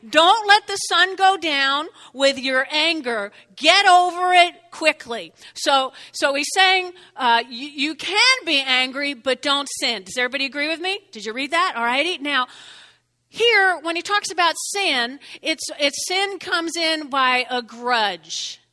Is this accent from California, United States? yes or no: no; New Jersey, United States; I grew up in North Jersey, and I grew up on a street like Weldon Avenue, but they were individual homes, and their backyards and front yards were all yay big, you know.